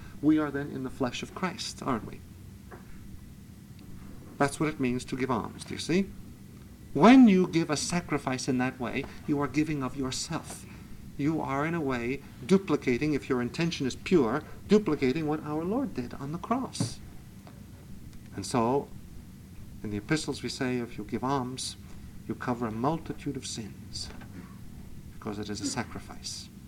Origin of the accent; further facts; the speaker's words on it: Brooklyn, New York, United States; And my home bishop, where I was raised in Brooklyn, the Brooklyn Diocese